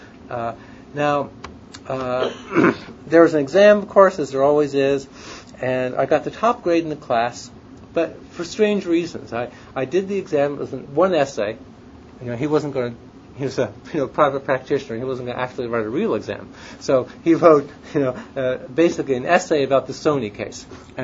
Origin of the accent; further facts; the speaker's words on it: California, United States; I grew up in Marin County in the suburbs, so I didn't know anything about cities.